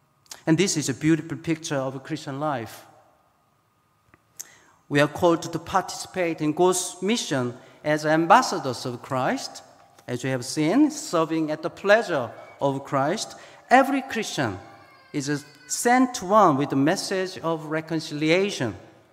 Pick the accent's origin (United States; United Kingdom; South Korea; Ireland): South Korea; And growing up in Korea, the people devote themselves to fellowship around the table.